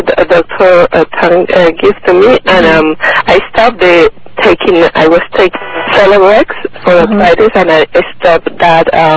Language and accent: English; Colombia; English is a second language; I'm from Colombia.